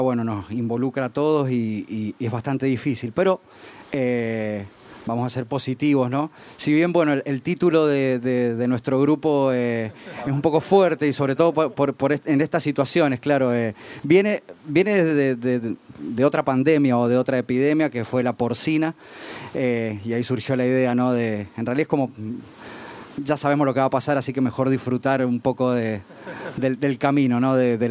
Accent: Argentina; Un argentino, que soy yo

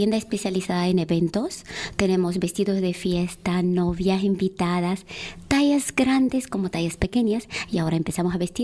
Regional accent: Fez, Fès-Meknès, Morocco; Spanish is a second language; now in Canary Islands, Spain; Marroquí de Fez.

